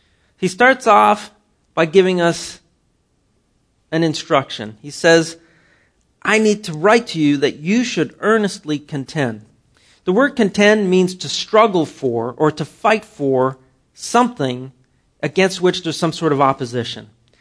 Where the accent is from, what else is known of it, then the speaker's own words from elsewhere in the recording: Ottawa, Ontario, Canada; You know, I grew up in Ottawa, the capital of Canada, and in winter, it is cold up there.